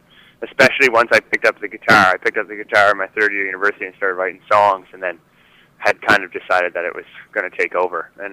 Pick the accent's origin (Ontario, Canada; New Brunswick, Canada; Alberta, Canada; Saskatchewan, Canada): New Brunswick, Canada; Fredericton; I grew up in Fredericton, and I started in about grade 5.